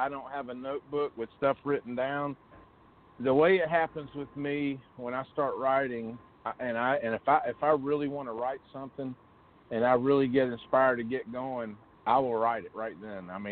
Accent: St. Augustine, Florida, United States; Well, growing up, I grew up in San Augustine, Florida.

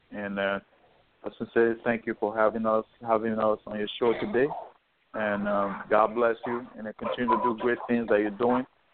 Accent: Nigeria; now in United States; just because I'm a Nigerian. I'm a Nigerian-American, you know.

